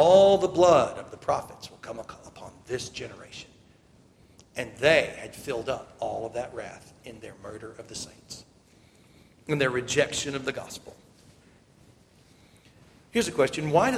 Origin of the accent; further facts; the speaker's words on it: United States; I'm an American.